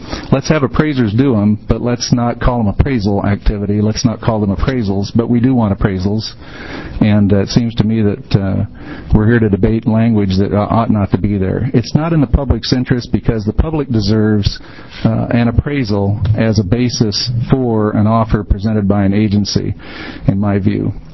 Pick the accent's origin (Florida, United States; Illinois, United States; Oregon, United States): Oregon, United States; Hillsboro; I'm from Hillsboro, Oregon, obviously Oregon. And I've been an appraiser here in the state since 1974.